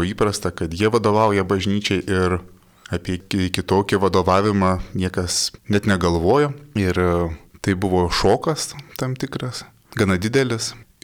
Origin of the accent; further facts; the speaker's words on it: Tauragė, Tauragė County, Lithuania; also born or lived in Klaipėda; Gimiau Tauragėje ir užaugau, mano gimtasis miestas, iš tiesų gimiau Klaipėdoje, tik tai užaugau Tauragėje, dokumentuose buvo jau Tauragė įrašyta ir mano gimtoji parapija bažnyčia Tauragės evangelikų liuteronų bažnyčia, tėvukai iki šiol Tauragėje tebe gyvena